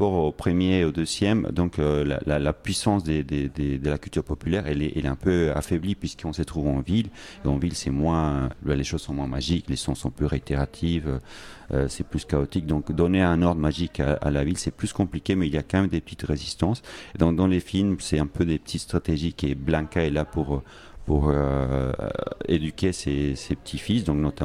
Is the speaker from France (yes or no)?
no; Colombia; j'ai grandi en Colombie, donc j'ai fait mes études à l'INSAS